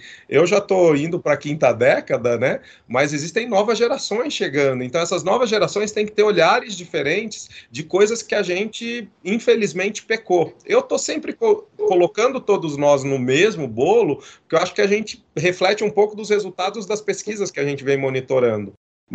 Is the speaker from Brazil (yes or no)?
yes; Brazil; Então, eu, como brasileiro, fico triste de ter acesso a dados e olhar a percepção das pessoas de confiança